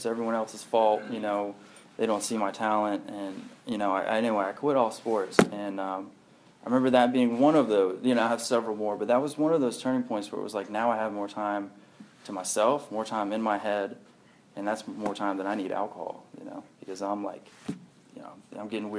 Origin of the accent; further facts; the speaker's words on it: Texas, United States; I'm from Texas. … like the drug dealer guy.